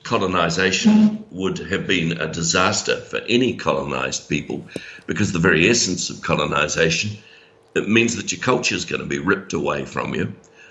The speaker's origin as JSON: {"language": "English", "town": "Hamilton", "region": "Waikato", "country": "New Zealand", "tie": "born or raised there", "said": "Well, I grew up in Kirikiriroa, and it's always got a bit of a pull."}